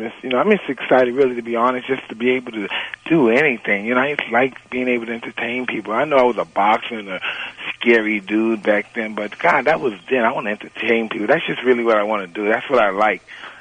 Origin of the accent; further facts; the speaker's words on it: New York, United States; more about my life with Cuss, growing up in New York.